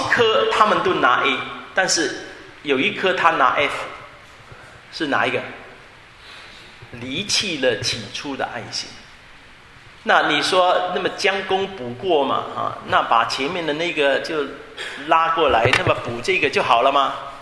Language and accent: Chinese; Hong Kong; 我们香港长大的也是很多的考试